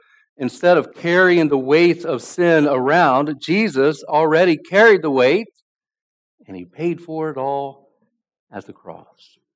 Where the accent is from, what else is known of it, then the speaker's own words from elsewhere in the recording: Appalachia, United States; also born or lived in West Virginia; Well, when I was young, I grew up in Appalachia, and we even lived in West Virginia for a while.